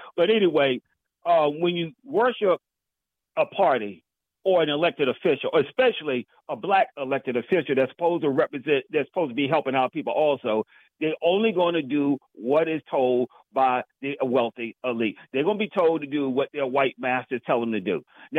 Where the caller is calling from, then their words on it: Washington, District of Columbia, United States; from D.C., brother.